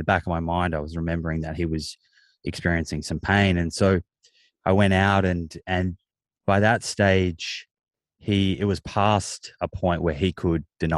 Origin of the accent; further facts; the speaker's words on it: Melbourne, Victoria, Australia; I grew up in Melbourne and we lived in Eltham in the sort of northeast.